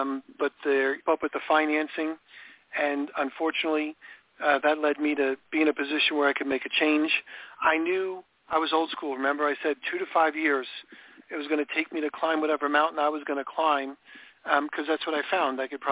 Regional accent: New York, United States; now in Palm Coast, United States; Palm Coast, which is near Flagler Beach. It's home for me. I mean, this is my new home, although I grew up in New York.

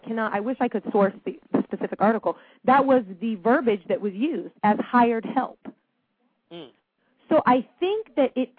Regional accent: Indiana, United States; as a child of the 80s, growing up in Indiana as a biracial individual

